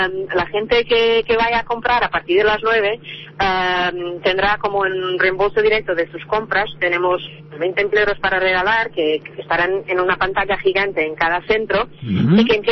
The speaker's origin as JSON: {"language": "Spanish", "town": "Porto", "region": "Norte", "country": "Portugal", "second_language": "Spanish", "said": "Soy de Porto, soy portuguesa."}